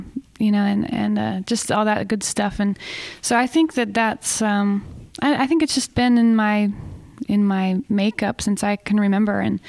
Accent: Boise, Idaho, United States; I grew up in Idaho, Boise.

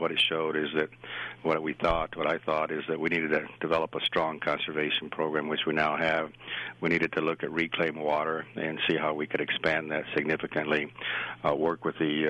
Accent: Clayton, New Mexico, United States; also born or lived in Las Vegas; Yes, I was born in Las Vegas, but grew up in Clayton.

